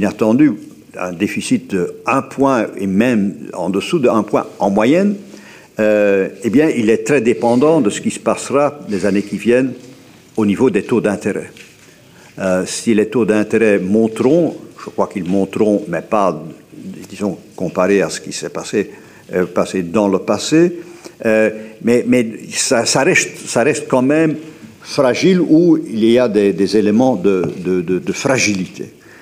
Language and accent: French; Flanders, Belgium; En tant que Flamand, en tant que Belge, je connais bien les Pays-Bas.